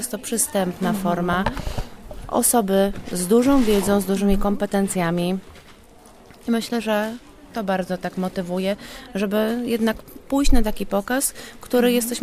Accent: Wołomin, Masovian Voivodeship, Poland; Okolice Wołomina.

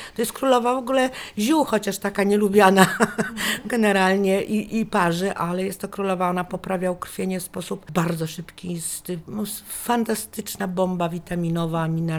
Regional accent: Masovian Voivodeship, Poland; Też wychowałam się w domu z ogrodem pod Warszawą.

